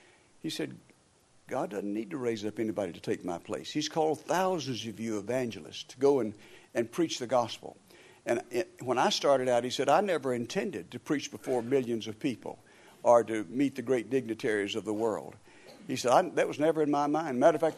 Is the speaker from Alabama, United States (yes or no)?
yes; Gadsden, Alabama, United States; Now, I'd never been out of my hometown much at that time, little Gadsden, Alabama, where John and I are from.